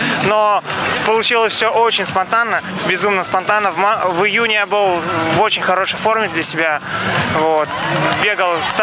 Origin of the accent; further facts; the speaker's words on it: Saint Petersburg, Russia; я из Санкт-Петербурга.